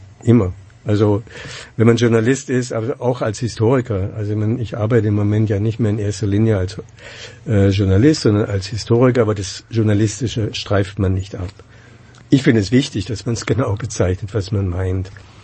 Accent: Germany; born there; Gut, ich bin auch Deutscher, aber es ist ja auch ein Zufall, dass ich in Deutschland geboren bin nach dem Krieg.

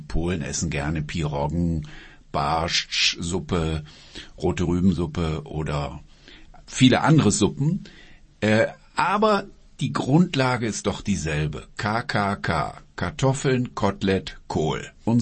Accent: Wuppertal, North Rhine-Westphalia, Germany; Aber weiß-rot, das ist auch Brandenburg, Hessen, meine Heimatstadt Wuppertal.

